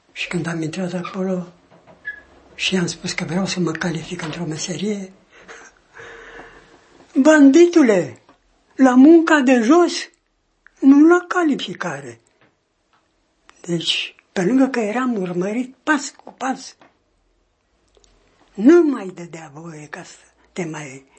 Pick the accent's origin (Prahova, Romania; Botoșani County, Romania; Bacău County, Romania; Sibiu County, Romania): Prahova, Romania; now in Iași, Romania; Nu. Din Prahova.